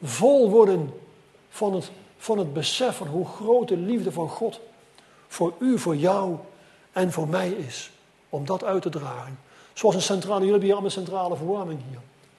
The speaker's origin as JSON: {"language": "Dutch", "town": "Sliedrecht", "region": "South Holland", "country": "Netherlands", "said": "waar ik vandaan kom, in Sliedrecht"}